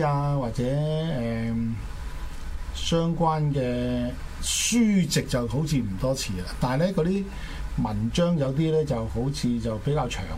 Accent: China; 那麼我們中國人來說呢

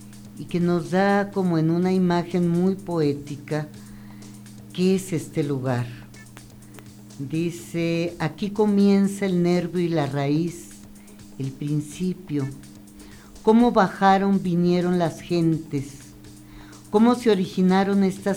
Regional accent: Mexico; lo que constituye todo lo que es nuestro ser como mexicanos, ¿no?

